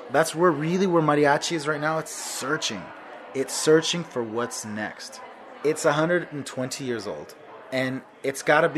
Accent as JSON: {"language": "English", "town": "Sanger", "region": "California", "country": "United States", "tie": "born there", "said": "Because I'm not Mexican. I was not born in Mexico. I was born in Sanger, California. I was born to a Mexican-American mom and an Arabic father."}